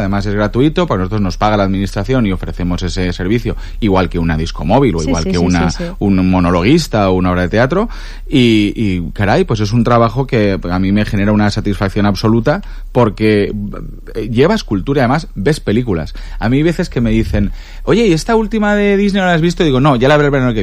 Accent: Catadau, Valencian Community, Spain; yo soy de Catadau, en mi pueblo estamos en fiestas ahora

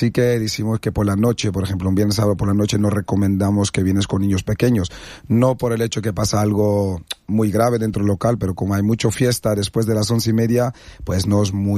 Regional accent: Netherlands; De Holanda.

